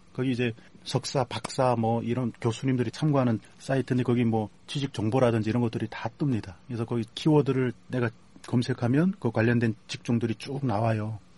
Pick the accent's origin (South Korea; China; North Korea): North Korea; Chongjin, North Hamgyong; 청진이 고향이니까